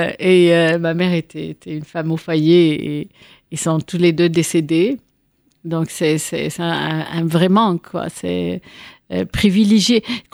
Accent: Tunis, Tunis Governorate, Tunisia; Je suis née à Tunis. J'ai grandi à Tunis, dans une banlieue près de Tunis. Donc, j'ai passé une grande partie de ma vie à Tunis, où j'ai fait une maîtrise.

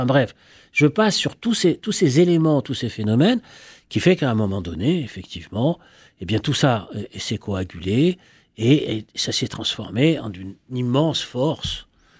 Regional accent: Constantine, Constantine Province, Algeria; Sur mon enfance à Constantinois.

